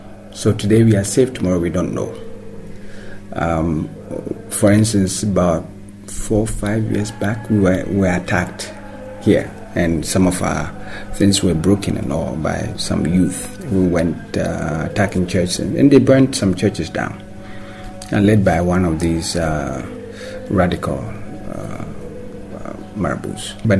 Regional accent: Ghana; I come from Ghana, predominantly a Christian country

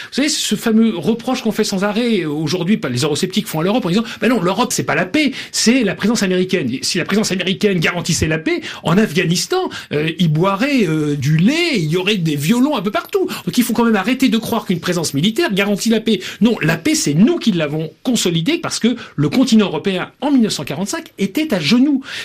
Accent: Grand Est, France; Moi, je suis lorrain

